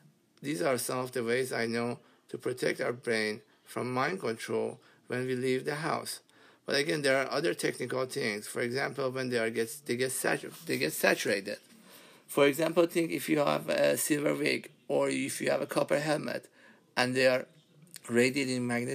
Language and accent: English; Iran; and I am from Iran.